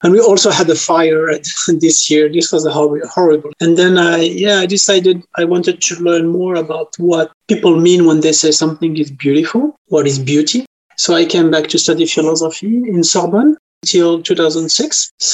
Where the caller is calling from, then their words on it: Île-de-France, France; English is a second language; I am a little bit south of Paris, the town where I teach and where I live.